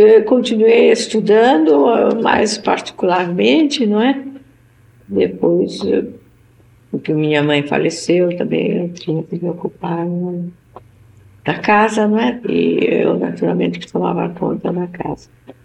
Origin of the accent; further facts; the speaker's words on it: Rio de Janeiro, Brazil; born there; also born or lived in Germany / Switzerland; Eu nasci no Rio de Janeiro, em 1907, 25 de janeiro.